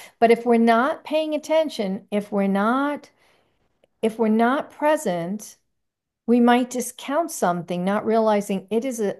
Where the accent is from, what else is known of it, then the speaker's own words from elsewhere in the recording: New York, United States; well, listen, I come from New York where for a quarter of an acre, they wanted to charge $40.